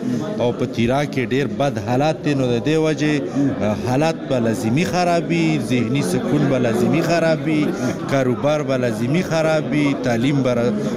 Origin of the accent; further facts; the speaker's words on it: Bara, Khyber Pakhtunkhwa, Pakistan; موږ خو بیسیکلی د باړې یو.